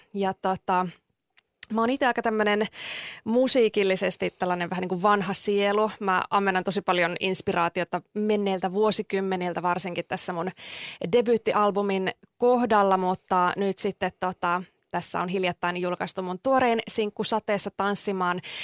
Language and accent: Finnish; Tampere, Pirkanmaa, Finland; Tosiaan mä oon ihan tamperelainen, Tampereelta syntyisin ja tänne nyt on muutaman mutkan kautta takaisin päätynyt